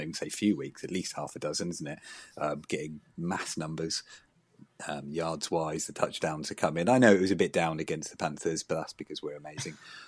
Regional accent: United Kingdom; I was looking at CeeDee, but I'm a British gentleman, so I'm going to let Ben have that one.

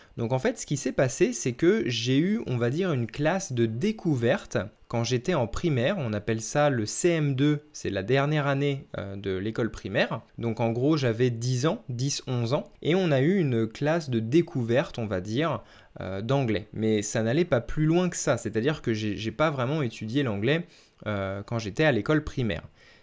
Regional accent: Vélizy-Villacoublay, Île-de-France, France; born there; je suis né dans les Yvelines, je suis né à Vélizy, Villacoublay. Donc pour ceux qui connaissent, c'est très très proche de Paris. En fait, ça fait presque partie de Paris.

